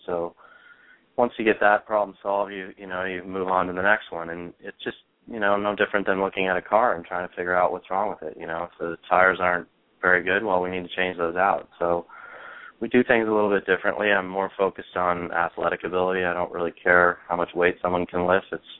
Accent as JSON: {"language": "English", "town": "Toronto", "region": "Ontario", "country": "Canada", "tie": "born or raised there", "said": "I grew up playing hockey in Toronto and a lot of other sports"}